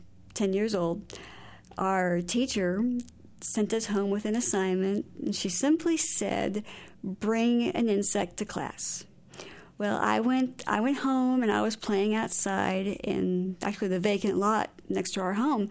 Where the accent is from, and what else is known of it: Iowa, United States; born or raised there